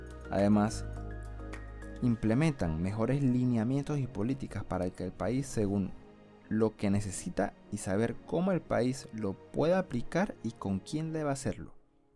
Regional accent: Panamá, Panama; Yo soy panameño, vivo en Ciudad de Panamá.

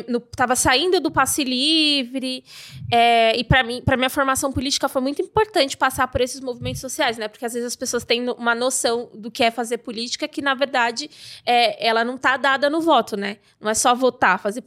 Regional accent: Bahia, Brazil; Eu sou baiana

